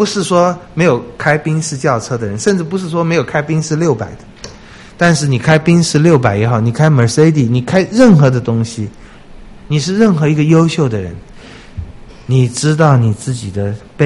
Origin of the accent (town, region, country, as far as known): China